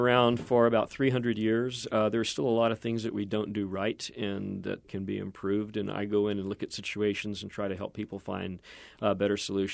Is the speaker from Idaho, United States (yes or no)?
no; Fort Worth, Texas, United States; I grew up in Fort Worth. I'm from Fort Worth, Texas.